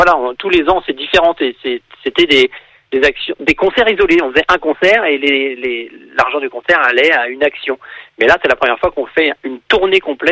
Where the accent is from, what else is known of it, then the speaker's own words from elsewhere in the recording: Rennes, Brittany, France; comme on est originaire de Rennes